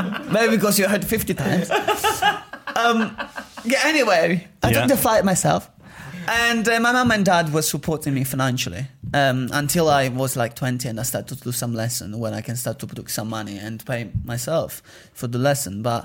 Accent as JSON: {"language": "English", "region": "Sicily", "country": "Italy", "tie": "born or raised there", "second_language": "English", "said": "Yeah, we grew up in Sicily."}